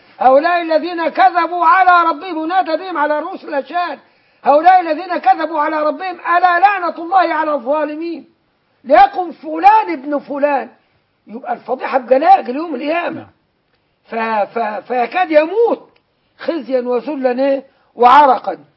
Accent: Upper Egypt, Egypt; احنا وانا صعيدي

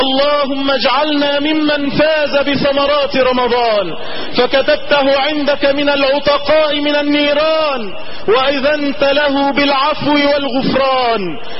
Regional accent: Egypt; بلدنا مصر

